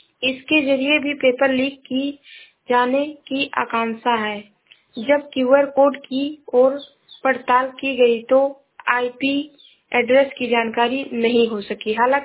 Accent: Uttar Pradesh, India; मैं जिला श्रावस्ती से हूँ।

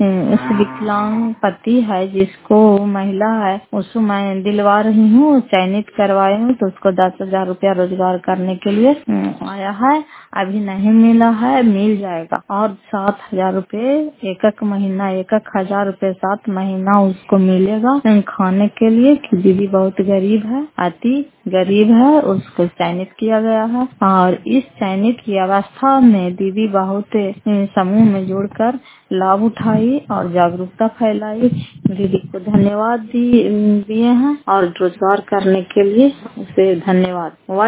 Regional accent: Fatehpur, Bihar, India; घर फतेहपुर, पंचायत मकौता, जिला नालंदा, करापसरा प्रखंड की निवासी हूं।

